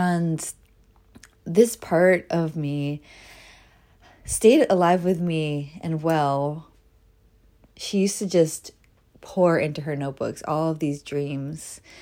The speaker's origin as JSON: {"language": "English", "town": "Bronx", "region": "New York", "country": "United States", "tie": "born or raised there", "said": "Like, I grew up in the Bronx. My father had a sharp tongue."}